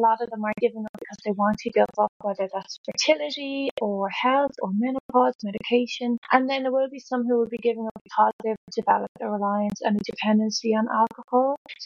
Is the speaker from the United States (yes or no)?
no; Ireland; I grew up in Ireland.